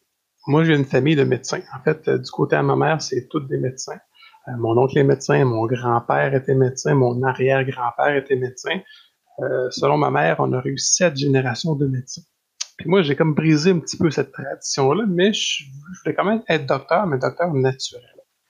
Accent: Trois-Rivières, Quebec, Canada; Donc, je viens de Trois-Rivières.

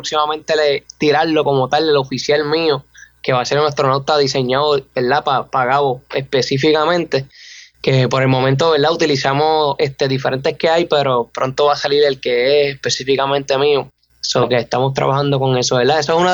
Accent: Aguada, Puerto Rico; Así mismo es, de mi pueblito de Aguada, que lo amo con todo mi corazón.

